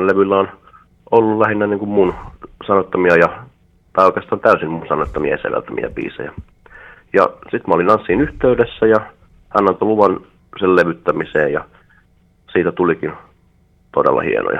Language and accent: Finnish; Vaasa, Ostrobothnia, Finland; vaikka me ei enää asuta Vaasassa, niin bändi on Vaasasta lähtöisin. Meillä oli treeni siellä viime vuoteen asti ja sieltä ollaan kaikki kotoisin.